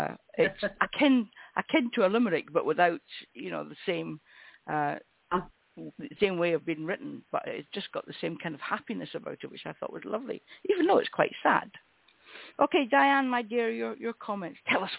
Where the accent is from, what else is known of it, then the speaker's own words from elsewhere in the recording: Scotland, United Kingdom; I'm Scottish.